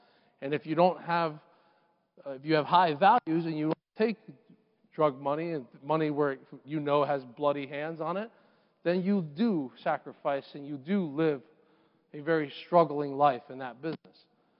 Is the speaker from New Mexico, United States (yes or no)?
no; Florida, United States; And growing up in South Florida, you also come up with many things that, unfortunately, people start to get lost in.